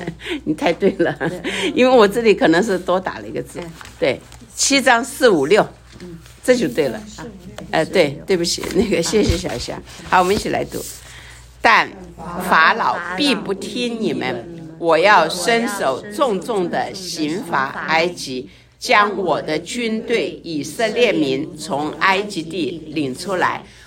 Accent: China; 像我们中国人呢就从那个地方就到中国去了哈，就到那里。

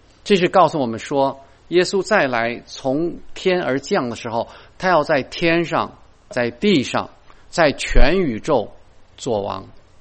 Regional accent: Beijing, China; 我说我这是从小在这长大的，我以前在这儿的地方往西一看呢，一直能看到西山

